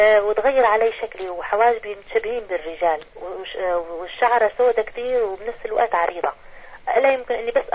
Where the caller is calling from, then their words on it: Syria; أنا من سوريا عم أحكي معك.